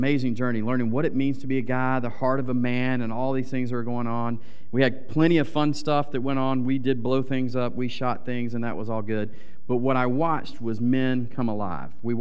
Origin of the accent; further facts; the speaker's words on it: Atlanta, Georgia, United States; So around this age, there's a local theme park where I grew up in Atlanta called Six Flags.